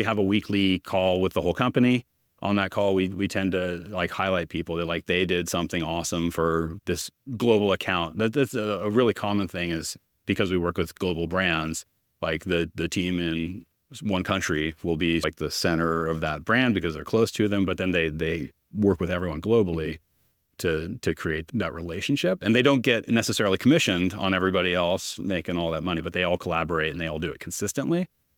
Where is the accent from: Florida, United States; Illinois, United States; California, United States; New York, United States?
California, United States; Ventura; So part of this is how I justify deciding to start a company in my hometown.